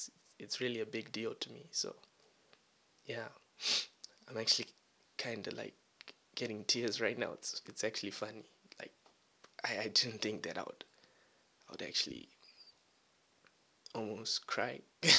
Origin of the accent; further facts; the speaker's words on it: Zimbabwe; I'm from Zimbabwe.